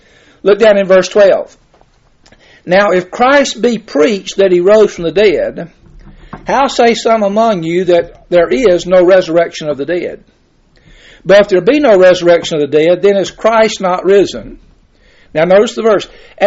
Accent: the South, United States; My grandkids, the gospel. I'm from the South.

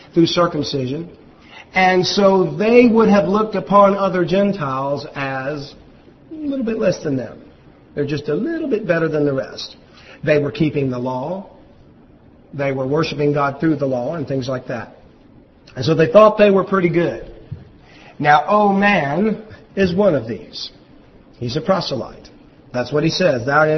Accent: Louisiana, United States; And see, even I knew that, and I'm from Louisiana.

